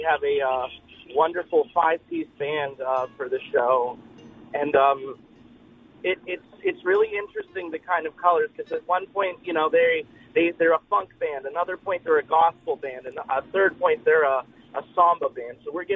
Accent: Johnstown, Pennsylvania, United States; I'm actually from Pennsylvania.

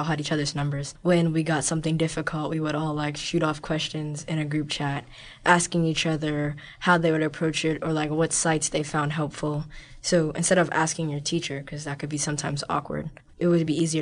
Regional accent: Coraopolis, Pennsylvania, United States; I'm going into the eighth grade, and I'm from Croyopolis, PA.

